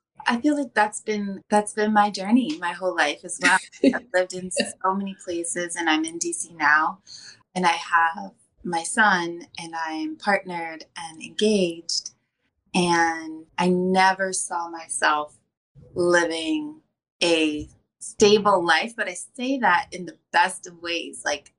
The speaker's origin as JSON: {"language": "English", "country": "Niger", "tie": "born or raised there", "said": "I'm half Congolese, mm-hmm. half a white American, but I grew up in Niger, which was like your kids, also not home of neither one of my parents."}